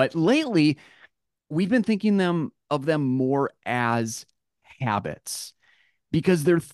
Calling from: Eau Claire, Wisconsin, United States; I'm joining you from Eau Claire, Wisconsin.

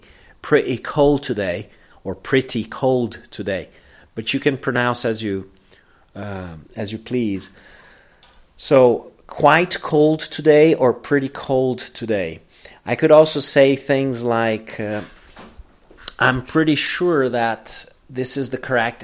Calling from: Porto Alegre, Rio Grande do Sul, Brazil; English is a second language

